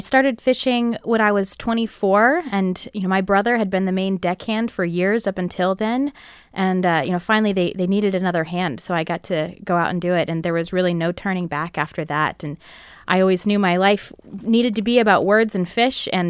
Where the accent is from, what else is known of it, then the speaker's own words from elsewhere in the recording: Homer, Alaska, United States; I come from Homer, Alaska